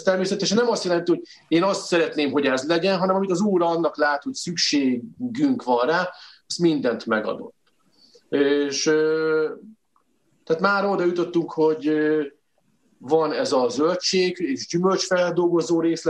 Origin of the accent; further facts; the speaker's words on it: Szabolcs-Szatmár-Bereg, Hungary; én Szabolcsból származom